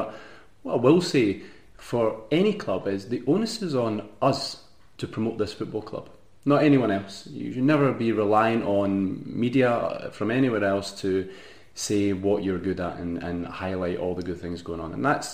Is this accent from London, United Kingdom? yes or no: no; Scotland, United Kingdom; I'm glad that as a Scottish football collective, we've suddenly stopped listening to the people who want to tell us our league's a load of rubbish.